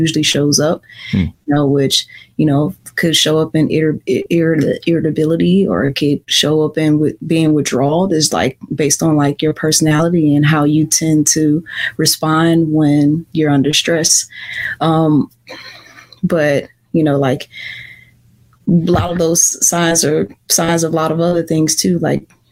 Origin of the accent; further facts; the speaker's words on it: St. Louis, Missouri, United States; like she's from Tahiti, I'm from St. Louis